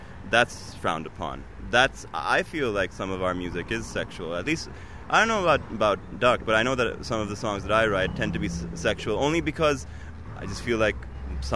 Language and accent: English; Pakistan; English is a second language; it's we're Pakistani, we're coming to America, and it's funded by the American government.